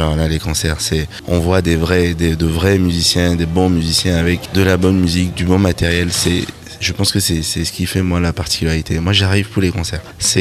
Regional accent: Paris, Île-de-France, France; On est de passage pour le festival, on vient de Paris.

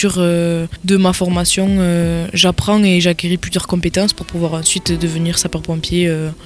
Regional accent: Agen, Nouvelle-Aquitaine, France; born there; J'ai 19 ans et je suis née à Agen, donc je suis d'origine du Lot-et-Garonne et habitant proche du Gers.

